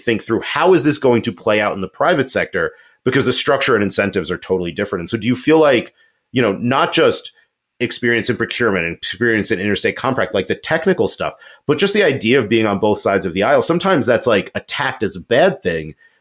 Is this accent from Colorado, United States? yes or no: yes; Colorado, United States; But that also may be because I'm from Colorado and it's not necessarily the same, I think, in other states.